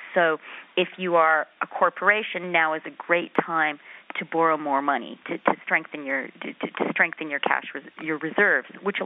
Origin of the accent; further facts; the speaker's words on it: Canada; because I'm not American, I'm Canadian